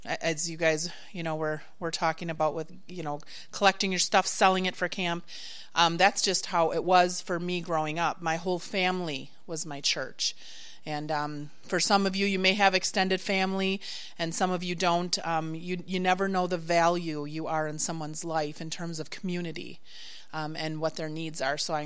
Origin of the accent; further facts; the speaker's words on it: Wisconsin, United States; the church that I grew up in the Assemblies of God down in the Milwaukee area